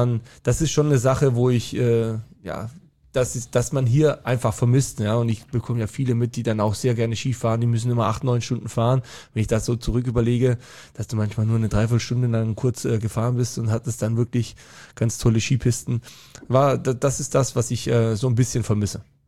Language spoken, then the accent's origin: German; Baden-Württemberg, Germany; Ich bin offiziell ja im Allgäu geboren, aber das ist ganz am Rande des Allgäus. Also wo ich herkomme, das ist eigentlich Oberschwaben.